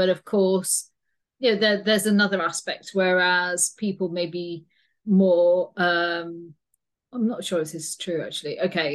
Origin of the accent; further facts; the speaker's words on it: Bradford, Yorkshire and the Humber, United Kingdom; growing up in Bradford